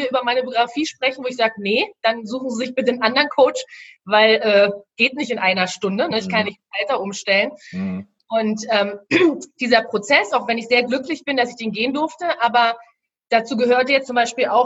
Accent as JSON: {"language": "German", "region": "Berlin", "country": "Germany", "said": "Ich komme ja aus Berlin, ja, ich sag's mal so, wie ich es hier sage"}